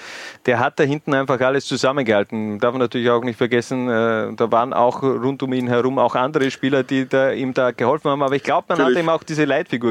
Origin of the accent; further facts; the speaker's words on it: Styria, Austria; persönlich als Steirer freue ich mich natürlich auch